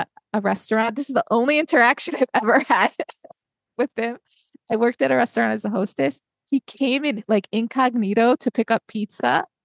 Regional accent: New York, United States; As a New Yorker, Gossip Girl premiered when I was 16 or 17 years old

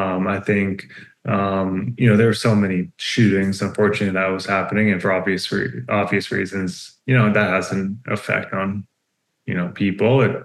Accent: New Jersey, United States; So I grew up in New Jersey, in a small suburban town, quite isolated, a religious Jewish community.

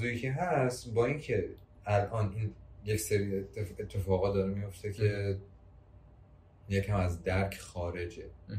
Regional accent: Iran; ولی من نمیدونم چرا ما ایرانی ها، خودم هم مثلا، نتونستیم باش ارتباط بگیریم

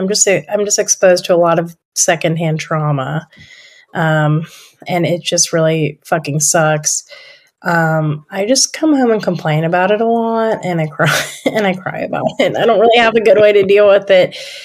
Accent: Hagerstown, Maryland, United States; also born or lived in Morgantown; I grew up in Hagerstown, Maryland. I had to move to Morgantown.

